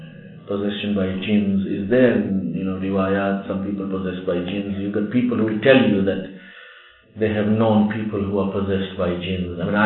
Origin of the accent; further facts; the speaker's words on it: Kenya; one young man who was our friend and we grew up together in Kenya